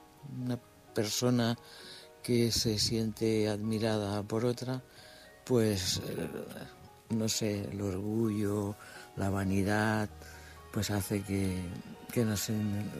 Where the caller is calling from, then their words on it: Almería, Andalusia, Spain; de Almería.